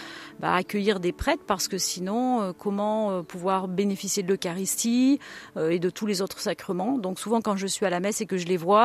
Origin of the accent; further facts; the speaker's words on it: Auvergne-Rhône-Alpes, France; je suis très attachée à mes racines, je suis auvergnate